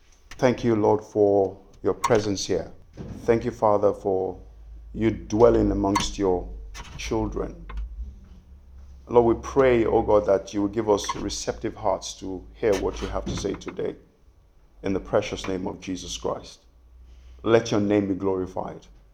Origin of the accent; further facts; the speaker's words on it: Nigeria; born there; I'm Nigerian by birth